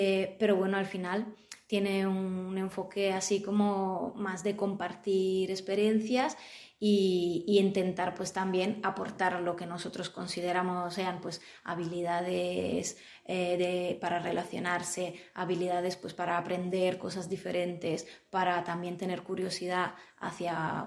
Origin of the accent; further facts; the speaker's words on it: Italy; Spanish is a second language; moved away as an adult; now in Zaragoza, Spain; yo soy italiana, estudié la carrera de Ciencias de la Educación en Italia y por diferentes circunstancias pues, personales y de estudios, pues vine a hacer unas prácticas aquí en Zaragoza.